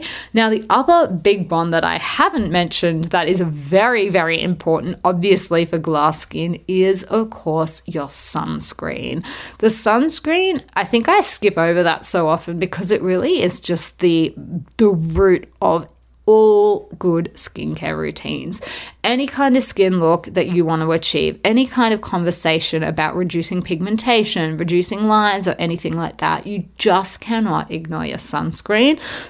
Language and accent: English; Australia; I guess for me as an Australian, sunscreen is like very, very, very holds a special place